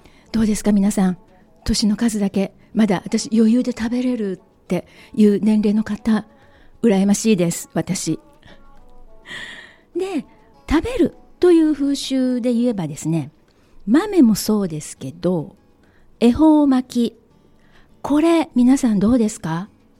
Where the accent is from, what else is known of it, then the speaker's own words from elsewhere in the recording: Osaka, Japan; 私は生まれも育ちもずっと大阪で、大阪から実は出たことがないので